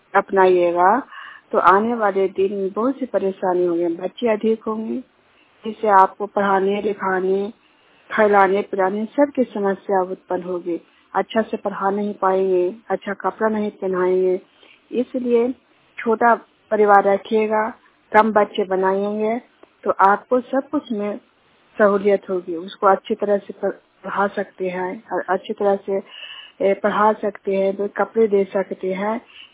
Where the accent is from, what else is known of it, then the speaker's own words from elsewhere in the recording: Juniyar, Bihar, India; junior गांव के रहने वाली हूँ